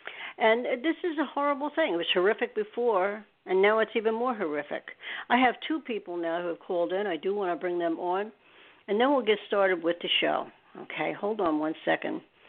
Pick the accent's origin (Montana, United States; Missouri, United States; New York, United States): New York, United States; And that's why I talk so fast. Anyway, and I'm from New York.